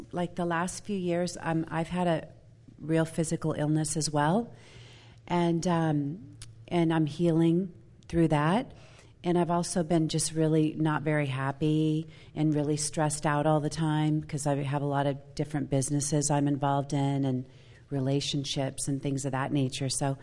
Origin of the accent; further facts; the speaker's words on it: Laguna Beach, California, United States; I'm from Laguna Beach, and I'm here because of Susan, who we were involved in some seminars in New York.